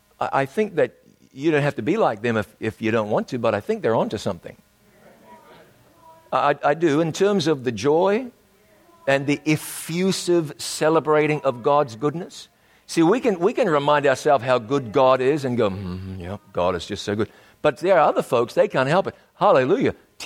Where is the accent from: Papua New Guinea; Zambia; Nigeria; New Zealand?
New Zealand; I was back in New Zealand, my home country, for a camp meeting earlier this year.